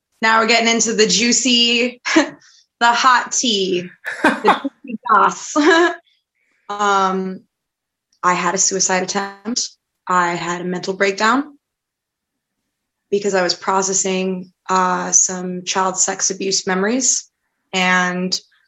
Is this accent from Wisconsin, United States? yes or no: no; Baltimore, Maryland, United States; I lived in other places. Like I'm from Baltimore. I went to college in Pittsburgh.